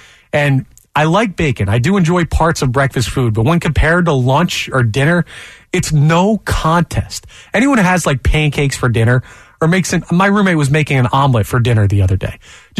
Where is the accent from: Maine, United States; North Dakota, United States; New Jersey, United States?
New Jersey, United States; Yeah, I'm from Jersey.